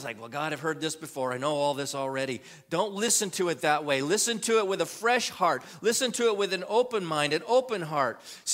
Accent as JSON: {"language": "English", "region": "California", "country": "United States", "tie": "born or raised there", "said": "Hey, I grew up in California. I have to know a few, right?"}